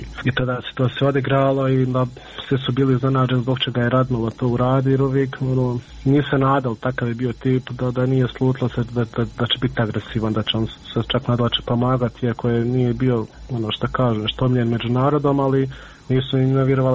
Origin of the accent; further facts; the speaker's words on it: Miljevina, Republika Srpska, Bosnia & Herzegovina; mi smo svi gore iz Miljevine